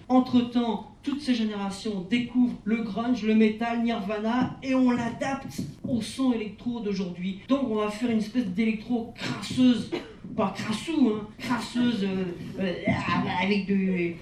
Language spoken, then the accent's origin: French; Belgium; Eux, comme on est belge, on va tout danser